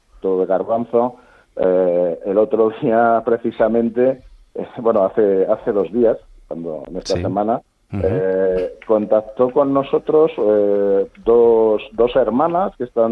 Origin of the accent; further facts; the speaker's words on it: Guadalajara, Castilla-La Mancha, Spain; Siempre he tenido yo huerto siempre he tenido en Guadalajara. Yo soy de Guadalajara